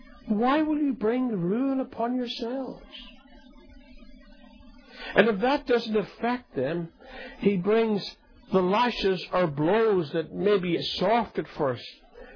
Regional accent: Ireland; I remember growing up in Ireland

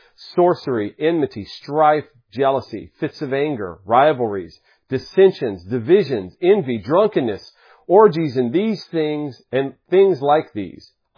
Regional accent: the South, United States; As I grew up here in the South, I've been exposed to a lot of Pentecostal churches.

